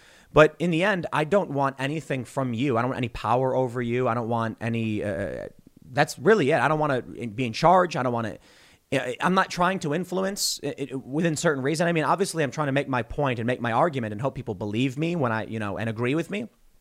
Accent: Chicago, Illinois, United States; So I'm from Chicago.

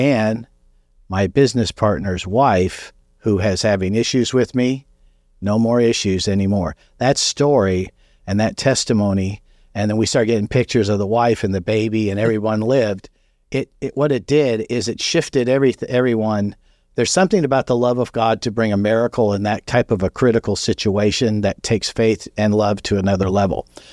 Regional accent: Los Angeles, California, United States; I was raised in Los Angeles in the 60s.

